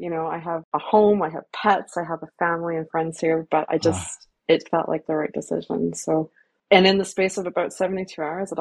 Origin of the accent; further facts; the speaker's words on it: Canada; as a Canadian woman, I have, you know, every opportunity to me.